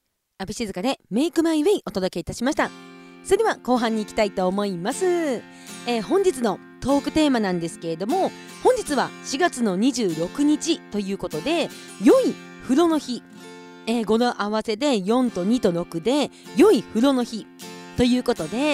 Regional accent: Kushiro, Hokkaido, Japan; 地元釧路の

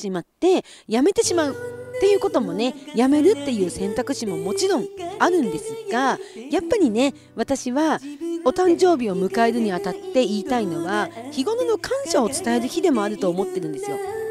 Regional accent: Kushiro, Hokkaido, Japan; 地元の釧路であることにチャレンジをしようと思っています。

